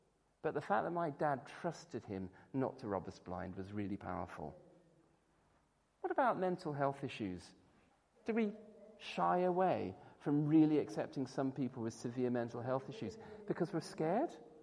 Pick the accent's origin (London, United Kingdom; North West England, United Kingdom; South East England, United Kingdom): North West England, United Kingdom; Wirral; As a teenager growing up on the Wirral, we had such a man who did indeed come into our church fellowship.